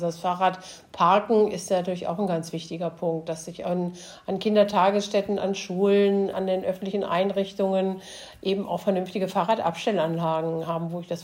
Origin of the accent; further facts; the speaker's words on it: Braunschweig, Lower Saxony, Germany; Ich komme ja hier aus Braunschweig